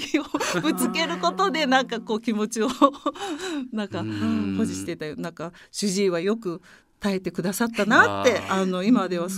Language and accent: Japanese; Osaka, Japan; 大阪で育ちました